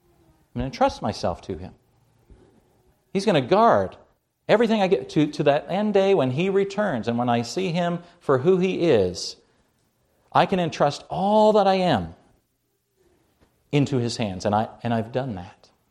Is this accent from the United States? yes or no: no; Canada; accent: Canadian; Sorry, that's my Canadian accent.